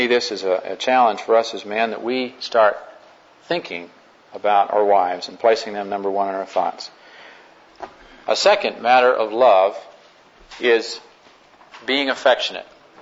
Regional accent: New England, United States; I'm from New England, as someone pointed out recently, and we weren't trained in my family or in my neck of the woods to go around hugging people.

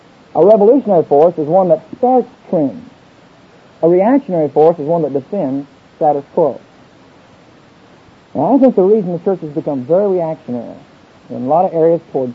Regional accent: Oklahoma, United States; also born or lived in Texas; I grew up in the Bible Belt in Oklahoma and Texas

